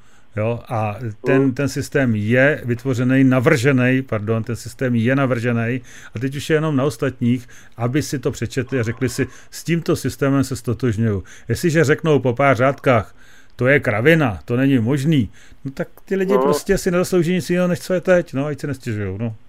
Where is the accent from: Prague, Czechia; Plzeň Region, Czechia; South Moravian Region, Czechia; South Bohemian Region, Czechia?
Plzeň Region, Czechia; Plzeň; i když jsem z Plzně.